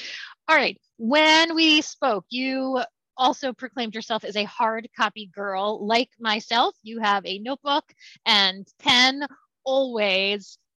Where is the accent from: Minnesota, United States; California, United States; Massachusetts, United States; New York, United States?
Massachusetts, United States; We have a Great Lake in my hometown in Massachusetts